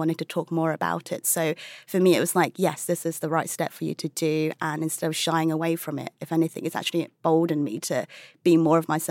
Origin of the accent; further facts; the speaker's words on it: United Kingdom; parents moved from China to the UK before I was born in search of a better life. I'm really proud of being British-born Chinese. Like many of us, I grew up in restaurants and takeaways